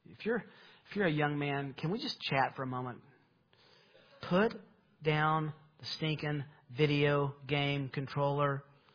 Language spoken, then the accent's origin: English; Kansas City, Missouri, United States; I'm from Kansas City.